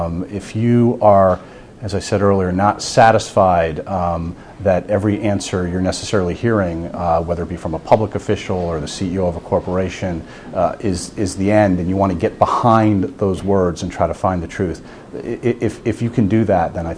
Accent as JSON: {"language": "English", "region": "New Jersey", "country": "United States", "tie": "born or raised there", "said": "I grew up in New Jersey."}